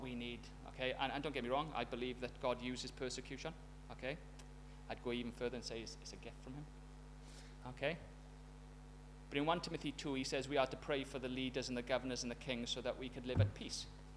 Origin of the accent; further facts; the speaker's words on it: Wales, United Kingdom; it was just me because I'm Welsh.